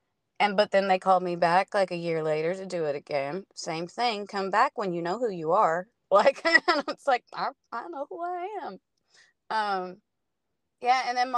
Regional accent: Oklahoma, United States; I'm really from Oklahoma, yeah.

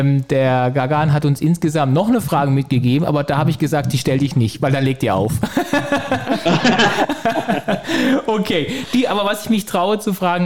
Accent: Reichenbach, Baden-Württemberg, Germany; Ich komme aus dem Schwarzwald, ich komme aus einem Dorf, Reichenbach, das hatte mehr, ist kein Spaß jetzt, es hatte mehr Kühe, Milchkühe als Einwohner.

